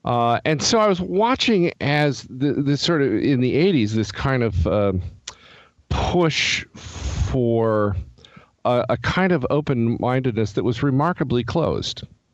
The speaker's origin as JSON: {"language": "English", "town": "Seattle", "region": "Washington", "country": "United States", "said": "And I'm from Seattle, which is the least church city and the least church state in the nation."}